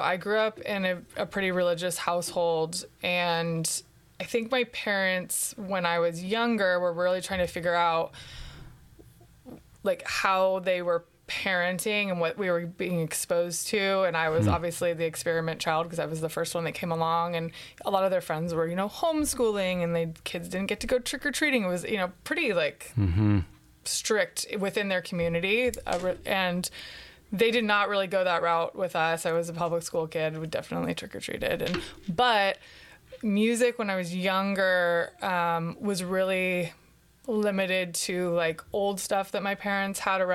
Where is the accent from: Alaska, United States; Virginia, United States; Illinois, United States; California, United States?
California, United States; Benicia; now in Sebastopol, United States; Yeah, I grew up in the East Bay in Benicia, which is, you know, the far East Bay. And, you know, lived in the same house my whole childhood.